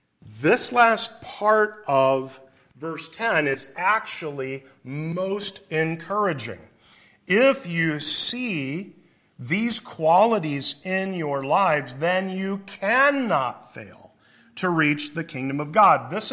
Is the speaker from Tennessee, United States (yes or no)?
no; Iowa, United States; I grew up in Iowa, so we didn't have any 5A anywhere in the state. 4A is as high as it gets in Iowa.